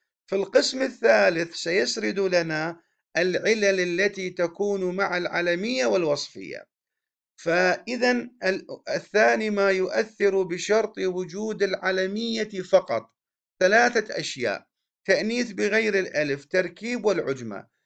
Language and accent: Arabic; Iraq; وهذا الملفع موجود عند أهل القرى عندنا في العراق، سيما يعني في المناطق الريفية.